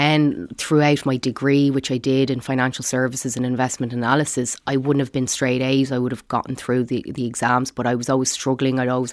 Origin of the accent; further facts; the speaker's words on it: Firhouse, Leinster, Ireland; I was growing up in Fir House she was Somalian.